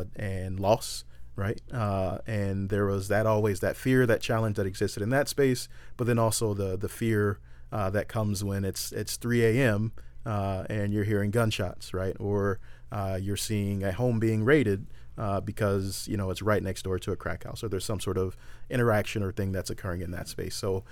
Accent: Toronto, Ontario, Canada; I grew up on Pinewood Avenue, the 700 block of Pinewood Avenue, which, yeah, Chief recognizes, right?

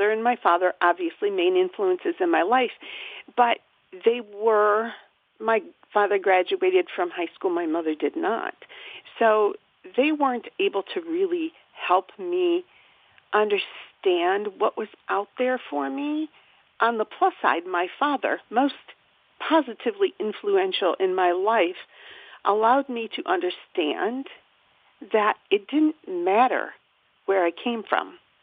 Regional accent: Toledo, Ohio, United States; I was born and raised in East Toledo. I grew up a poor girl.

